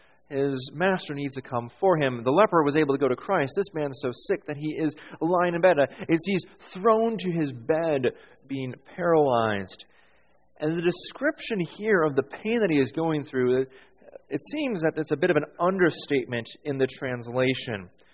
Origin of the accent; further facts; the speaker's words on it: United States; moved away; I'm from the States, and whenever I go to the doctor in the States, pretty much no matter what, they ask you about the pain scale.